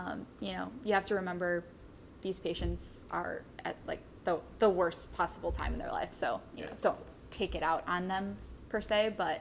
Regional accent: Cleveland, Ohio, United States; Grew up, born and raised in Cleveland.

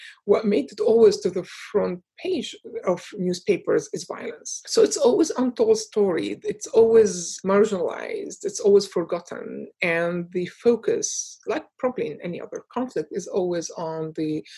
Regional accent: Syria; I grew up in Syria, I went to Syrian schools.

